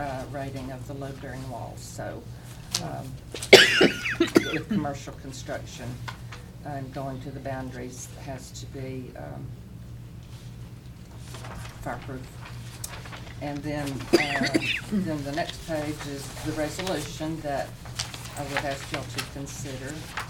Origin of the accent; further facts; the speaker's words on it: Lamesa, Texas, United States; I was raised in La Mesa.